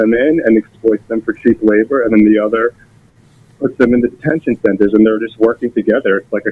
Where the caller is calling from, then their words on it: Long Island, New York, United States; calling from Long Island.